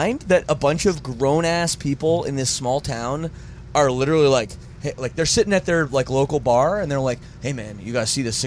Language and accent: English; Canada; We were talking about I'm from Canada, she's from America